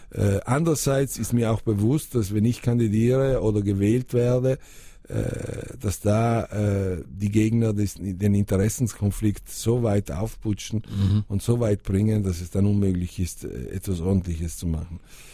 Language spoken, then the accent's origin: German; Bolzano, Trentino-Alto Adige, Italy; Das ist meine Heimat, die Heimat von meinem Großvater, der von der Lombardei nach Bozen kam. Mein Papi ist da geboren, meine Kinder sind da geboren, ich bin da geboren. Das ist einfach meine Heimat, das ist mein sicherer Hafen.